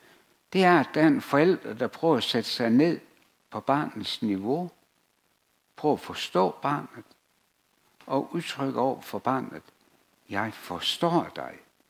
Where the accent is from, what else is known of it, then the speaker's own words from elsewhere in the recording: Jutland, Denmark; nu kommer jeg jo fra Jylland